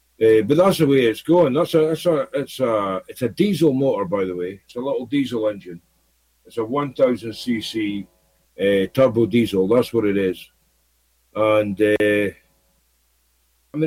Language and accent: English; Aberdeen, Scotland, United Kingdom; I was brought up in Aberdeen, in Scotland, which is an oil city. That's our Houston.